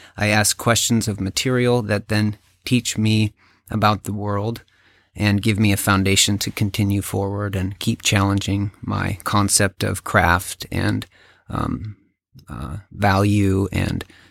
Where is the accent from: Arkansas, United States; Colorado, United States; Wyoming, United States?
Colorado, United States; now in Ohio, United States; I'm from Western Colorado.